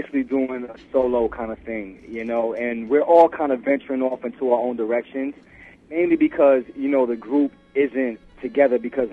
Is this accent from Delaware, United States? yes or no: no; New York, United States; I grew up in New York, you know, and I grew up in several other places as well, but I love New York